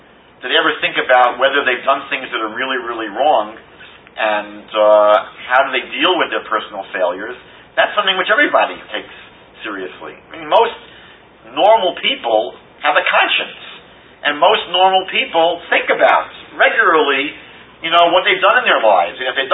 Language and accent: English; Fair Lawn, New Jersey, United States; And I went to my home my hometown library in Fairlawn, New Jersey